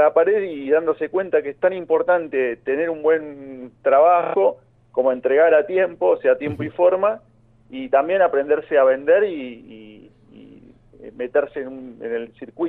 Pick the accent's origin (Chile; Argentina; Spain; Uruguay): Argentina; La Plata, Buenos Aires Province; yo soy de La Plata.